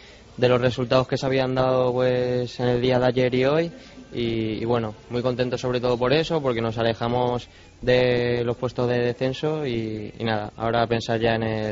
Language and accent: Spanish; Valencia, Valencian Community, Spain; está claro que yo soy valenciano y valencianista